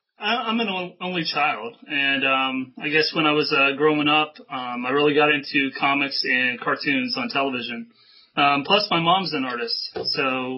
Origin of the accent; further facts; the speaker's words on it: Winter Park, Florida, United States; born there; now in Cincinnati, United States; Well, I was born in Florida, actually, if we backtrack a little bit.